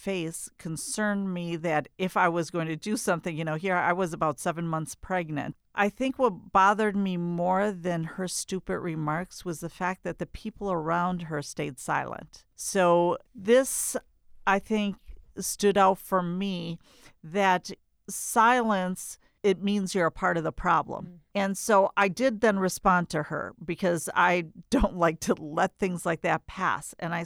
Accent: United States; at least when I travel outside the country, I wear it very proudly that I'm an American.

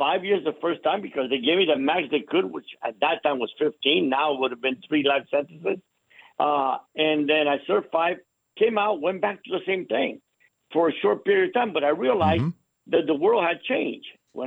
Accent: Cuba; now in United States; We came from Cuba, lost it all, and went hungry in America. And we came from a very wealthy family in Cuba.

